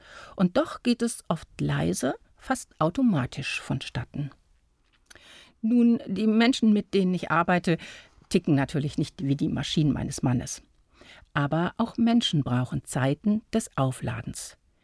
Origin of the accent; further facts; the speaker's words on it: Detmold, North Rhine-Westphalia, Germany; In meiner Heimatstadt Detmold gibt es auf dem Kupferberg einen eigens gestalteten Garten der Stille.